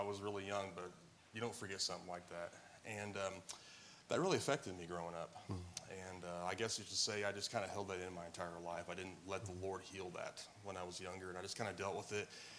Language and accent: English; Missouri, United States; I'm 39 years old. I grew up in Southwest Missouri, probably the furthest away in the program.